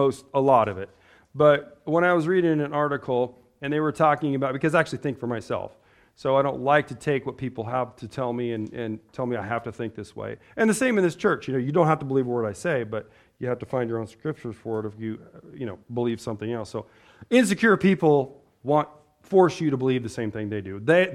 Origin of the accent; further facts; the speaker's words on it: United States; And, you know, I'm an American, right? I'm an American, you know, and that didn't bother me.